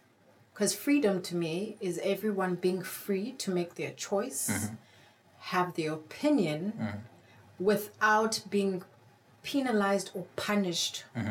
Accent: Eastern Cape, South Africa; born there; Like, I was born in the Eastern Cape

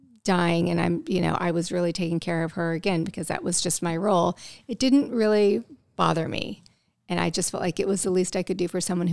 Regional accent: Midwest, United States; I was raised in the Midwest and, you know, a pretty austere household.

